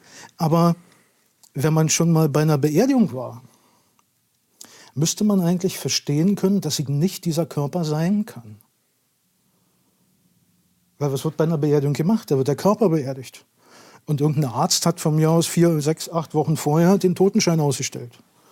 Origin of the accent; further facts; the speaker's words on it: Berlin, Germany; now in Borne, Germany; Borne. Ist bei Bad Belzig, so südlich von Berlin. Ursprünglich bin ich Berliner, vielleicht hört man das an der Sprache dann so ein bisschen.